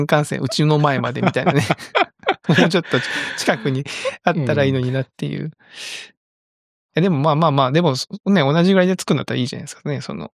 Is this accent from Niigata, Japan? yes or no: no; Kagoshima, Japan; 鹿児島の、うん。